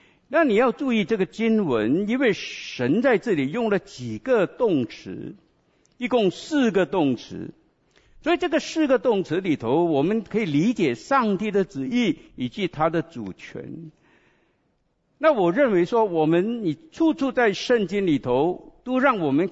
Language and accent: Chinese; Sungai Siput, Perak, Malaysia; 我出生在和风，你们不知道，从这边开车两个小时就到我的家乡。你知道和风在怡保，你们知道怡保吗？怡保再上去有个小小的城镇叫做和风